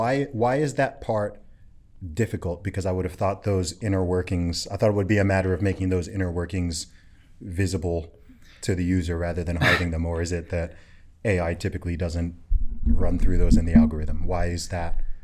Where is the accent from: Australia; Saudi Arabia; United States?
Saudi Arabia; Yeah, I grew up in Saudi Arabia.